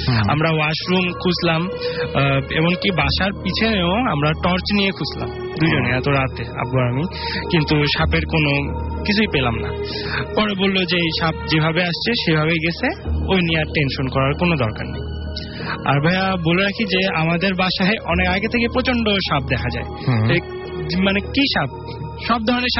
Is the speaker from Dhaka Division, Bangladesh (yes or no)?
no; Dinajpur, Rangpur Division, Bangladesh; দিনাজপুর থেকে এসেছি।